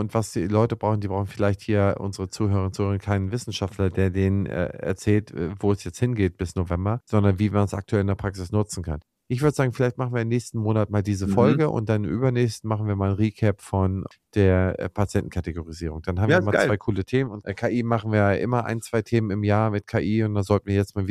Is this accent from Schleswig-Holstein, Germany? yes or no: yes; Schleswig-Holstein, Germany; ich komme aus Schleswig-Holstein